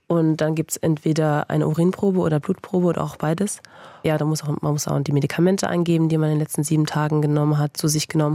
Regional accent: Freiburg, Baden-Württemberg, Germany; Ich bin in Freiburg aufgewachsen.

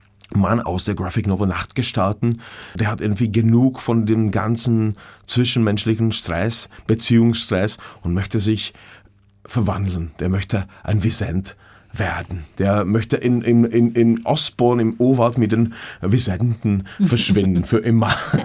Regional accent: Jičín, Hradec Králové Region, Czechia; Böhmisches Paradies, so heißt die Gegend, wo ich herkomme. Und Nad Popelkou. Und da haben wir in Jičín auch eine tolle Sauna, wo ich immer hingehe.

